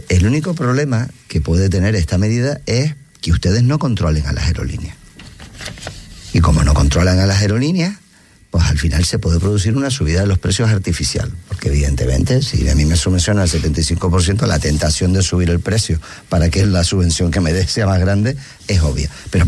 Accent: Canary Islands, Spain; somos los que estamos más cerca, que somos los canarios.

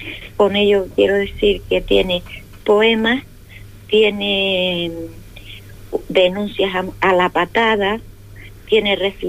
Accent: Fuerteventura, Canary Islands, Spain; y hablo de muchas historias de Fuerteventura. Y por encima de todo, de mi gran amor a mi tierra. Fuerteventura.

